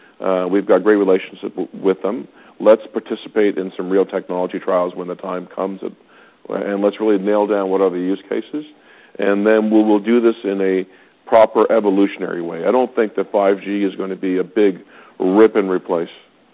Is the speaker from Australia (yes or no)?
no; Canada; Our job as Canadian leaders of the wireless industry is to see what is happening out there in the world